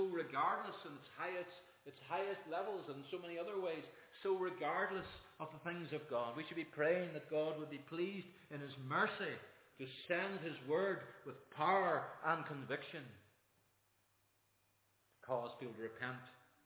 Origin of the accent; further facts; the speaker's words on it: Ulster, Ireland; growing up in Donegal, I was used to rain. Donegal is a rather wet place, probably even wetter than the Nevada.